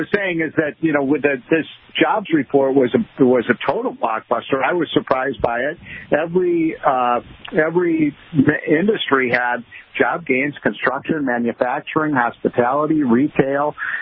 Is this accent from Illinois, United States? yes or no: yes; Illinois, United States; And, I'm from Illinois. Pritzker has been almost criminally negligent in that regard.